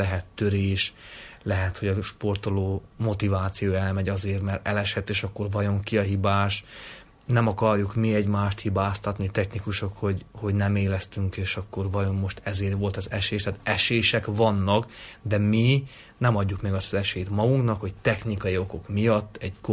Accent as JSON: {"language": "Hungarian", "town": "Miercurea Ciuc", "region": "Harghita", "country": "Romania", "tie": "born or raised there", "moved": "as an adult", "said": "mivel Csíkszerában születtem és éltem 22 évig, ezért szokva vagyok és nem fázok."}